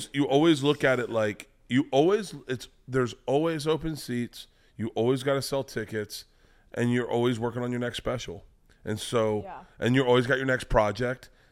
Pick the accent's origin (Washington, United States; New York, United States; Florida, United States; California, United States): Florida, United States; Yeah, I grew up in Florida, so I'm a pretty good golfer.